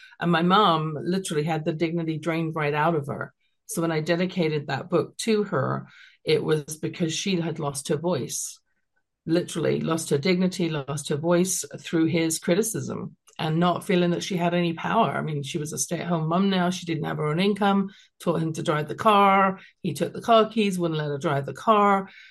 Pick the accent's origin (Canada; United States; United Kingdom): United Kingdom; London; it stems from growing up in London, England